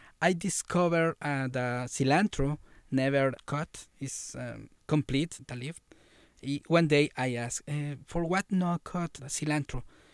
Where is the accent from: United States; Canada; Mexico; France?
Mexico; English is a second language; This point is interesting because I am from Mexico. Mm-hmm. But when I come here, I feel more Latino.